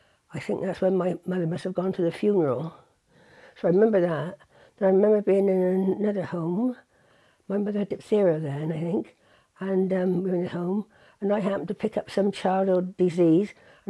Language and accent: English; Bath, South West England, United Kingdom; Well, I was born in New King Street, which is down by Green Park, Sainsbury's, and the big houses there.